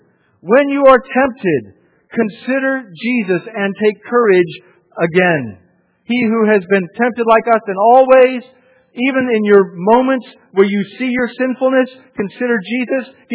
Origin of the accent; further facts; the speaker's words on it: United States; Because I'm not British. I do think about our president, though, because I'm an American.